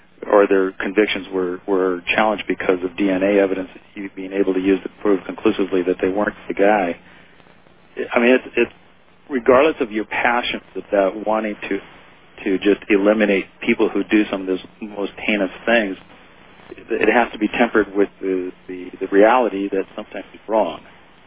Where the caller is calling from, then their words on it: Maui, Hawaii, United States; I'm calling from Maui